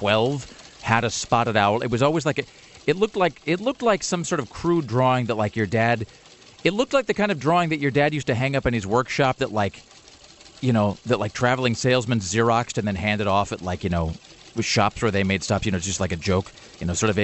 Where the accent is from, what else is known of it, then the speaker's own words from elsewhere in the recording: Washington, United States; I'm from Washington, and I don't know where that is.